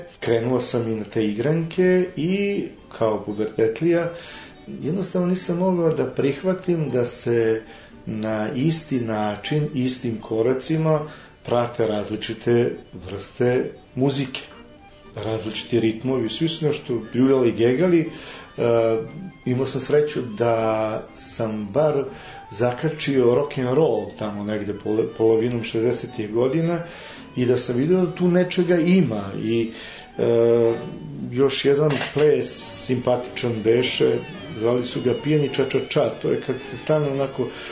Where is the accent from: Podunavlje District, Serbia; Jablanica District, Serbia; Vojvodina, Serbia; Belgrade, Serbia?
Vojvodina, Serbia; Dobanovci; born or raised there